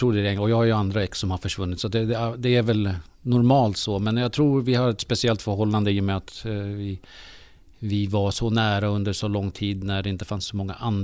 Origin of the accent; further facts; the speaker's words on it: Sydney, New South Wales, Australia; jag är ju uppväxt i Sydney.